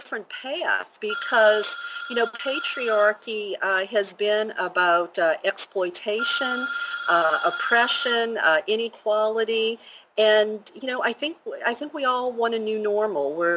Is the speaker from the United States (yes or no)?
yes; New Orleans, Louisiana, United States; born there; I was born Catholic in New Orleans, Louisiana, in the middle of the Bible Belt, if you can believe that.